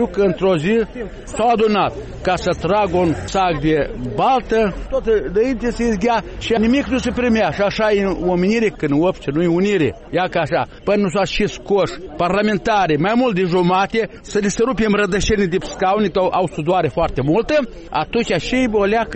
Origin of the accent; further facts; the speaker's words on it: Moldova; Noi suntem moldoveni